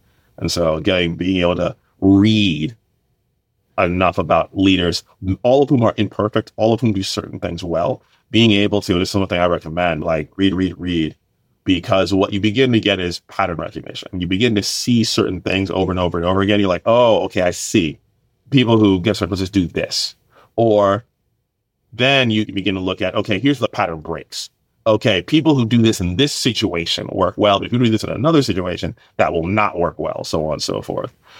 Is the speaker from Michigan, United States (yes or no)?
no; New Jersey, United States; I was born and bred outside of New York City, grew up in northern and central New Jersey.